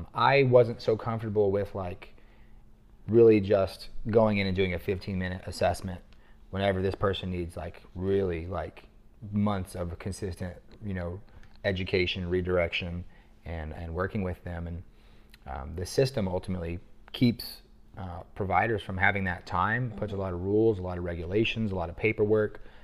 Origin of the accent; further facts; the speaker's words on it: Blanchard, Oklahoma, United States; I grew up in Blanchard, Oklahoma. And then I ended up going to University of Central, or OCCC in Oklahoma City for community college first.